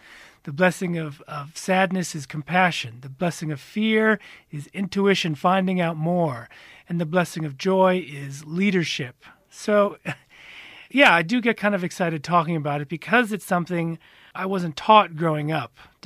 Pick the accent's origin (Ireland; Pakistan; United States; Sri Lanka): United States; now in South Africa; Oh, I am American, yes.